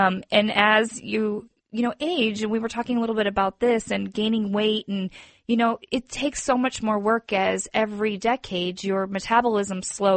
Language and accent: English; Michigan, United States; I grew up in Michigan. Everything closes at 6 o'clock and you go home